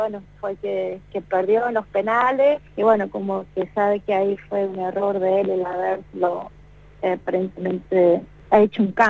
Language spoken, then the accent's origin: Spanish; Salta, Argentina; now in Amsterdam, Netherlands; Y soy oriunda de Salta y me vine hace 10 años